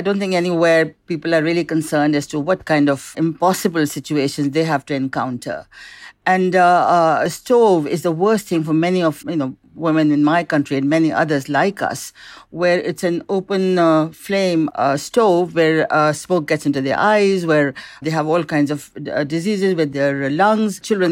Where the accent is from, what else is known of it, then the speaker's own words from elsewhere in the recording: Pakistan; Yes, I'm from Pakistan